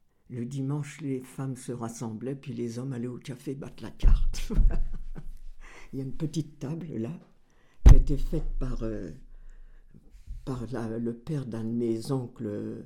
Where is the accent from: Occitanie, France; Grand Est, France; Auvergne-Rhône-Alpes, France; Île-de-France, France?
Île-de-France, France; Vincennes; born there; Moi, je suis né à Vincennes le 27 avril 1925